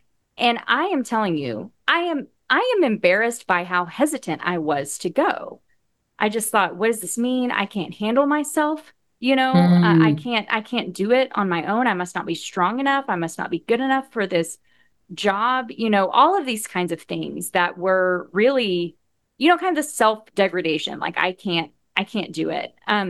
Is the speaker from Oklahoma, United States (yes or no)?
yes; Oklahoma, United States; I grew up in Oklahoma, so like Bible Belt Central, right?